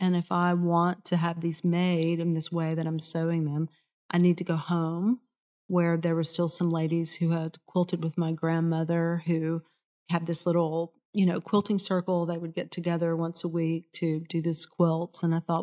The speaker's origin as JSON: {"language": "English", "town": "Florence", "region": "Alabama", "country": "United States", "tie": "born or raised there", "said": "Well, Florence is my hometown."}